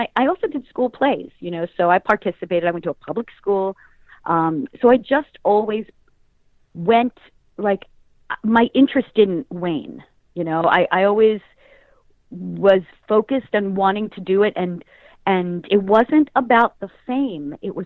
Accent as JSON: {"language": "English", "town": "Long Island", "region": "New York", "country": "United States", "tie": "born or raised there", "said": "I grew up in Long Island."}